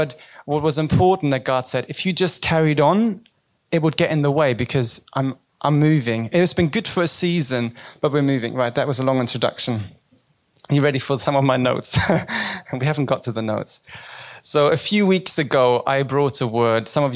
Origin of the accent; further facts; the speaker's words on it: Germany; moved away; But yeah, I'm from Germany, but it's still down the road compared to, I mean, anyways, but I feel very settled here now though